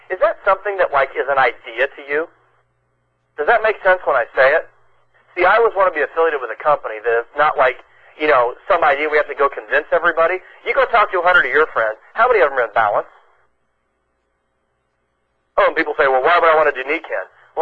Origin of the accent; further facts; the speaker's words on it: Ireland; Guys, it took me 45 minutes just to conjure up a swear word, and I'm Irish.